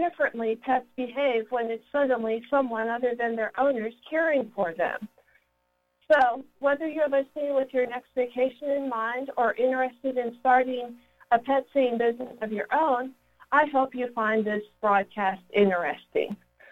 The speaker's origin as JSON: {"language": "English", "town": "Plano", "region": "Texas", "country": "United States", "tie": "born or raised there", "said": "because I grew up in Plano, Texas, and worked as a dog trainer and pet sitter for 10 years."}